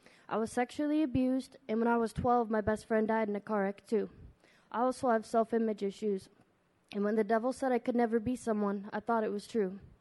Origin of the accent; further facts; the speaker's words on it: Whitefish, Montana, United States; I'm 20 years old. I'm from Whitefish, Montana.